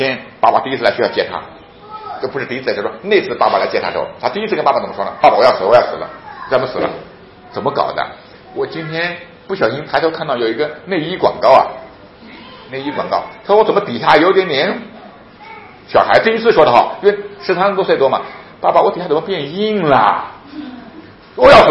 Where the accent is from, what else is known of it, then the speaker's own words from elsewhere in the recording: China; 我们中国人爸爸不敢跟孩子讲的